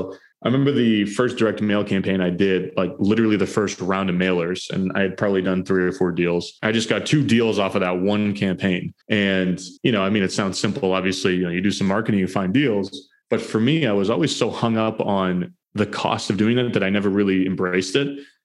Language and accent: English; New Hampshire, United States; actually not too far from my hometown up in New Hampshire, about an hour north of Boston.